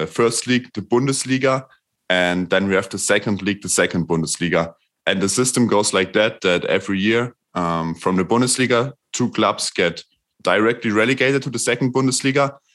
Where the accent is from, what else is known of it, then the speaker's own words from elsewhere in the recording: Erfurt, Thuringia, Germany; And even here from Erfurt, my hometown